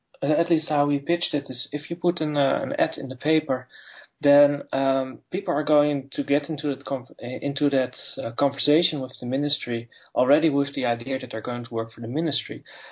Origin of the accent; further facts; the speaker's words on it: Netherlands; I'm from the Netherlands